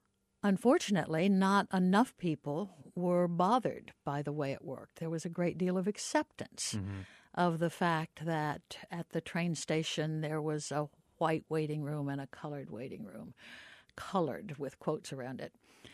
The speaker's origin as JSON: {"language": "English", "town": "Orlando", "region": "Florida", "country": "United States", "tie": "born or raised there", "said": "I grew up all over, but my grandparents lived here in Orlando. Mm-hmm. And so I was always back and forth here to Orlando, and most of my happy memories are from right here."}